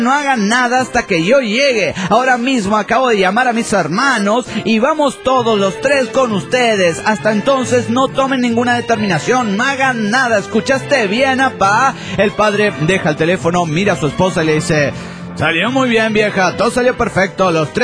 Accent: Cali, Valle del Cauca, Colombia; de Cali, Colombia.

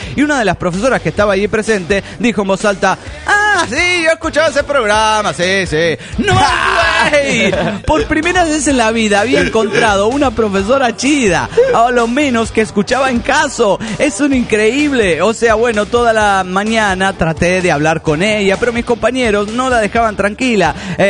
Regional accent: Puno, Peru; de Puno, Perú.

